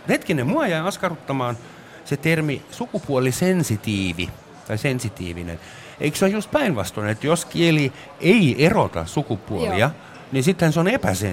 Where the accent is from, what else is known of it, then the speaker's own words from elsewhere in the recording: Germany; Finnish is a second language; mutta sellainen yksityiskohta vielä suomen kielestä, että meillä Saksassa ja kaikissa muissa indo-eurooppalaisissa kielissä on vähintään yksi futurimuoto tai jopa kaksi.